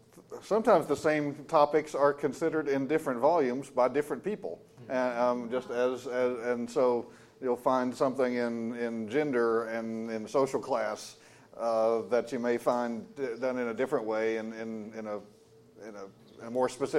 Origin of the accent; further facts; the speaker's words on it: the South, United States; First of all, I'm not particularly proud of being a Southerner.